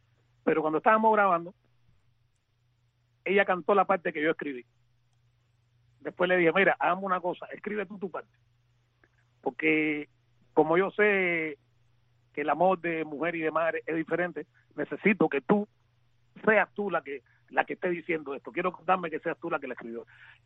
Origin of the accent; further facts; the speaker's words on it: Cuba; para mi Cuba, también en especial para las hermanas Garrido, que son de mi pueblo